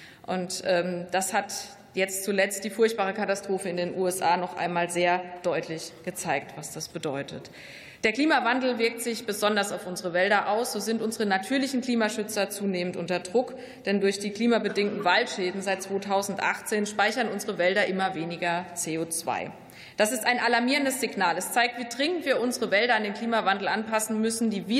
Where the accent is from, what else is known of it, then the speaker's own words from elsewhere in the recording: Rhineland-Palatinate, Germany; Ich komme aus Rheinland-Pfalz, einem Wahlkreis mit viel Wald im Herzen der Pfalz